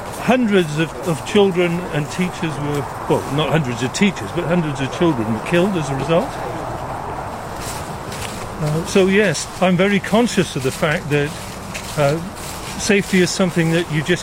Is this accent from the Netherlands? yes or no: no; Wales, United Kingdom; I grew up in South Wales alongside a coal seam, which they used to call the Black Seam.